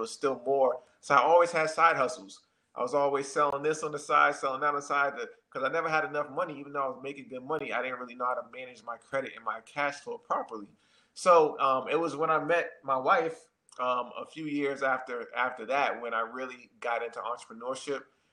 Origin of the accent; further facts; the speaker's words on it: Boston, Massachusetts, United States; also born or lived in South Carolina; now in North Carolina, United States; But yeah, I'm from South Carolina originally, raised in Boston, went to, private high school and private college on a full scholarship.